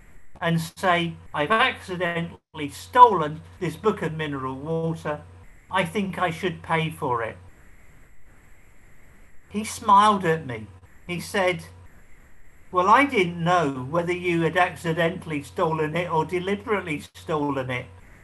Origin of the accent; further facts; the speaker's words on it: London, United Kingdom; I wasn't even told I was Jewish until I was 15, and I was brought up in West London and going to predominantly Irish Catholic school in North London